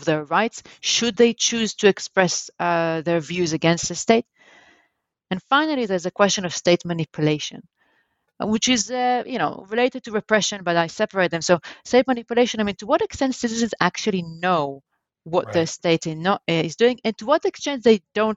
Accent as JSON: {"language": "English", "country": "Israel", "tie": "born or raised there", "said": "as growing up in Israel, it was obvious to me that the German reparations scheme was an absolute moral duty"}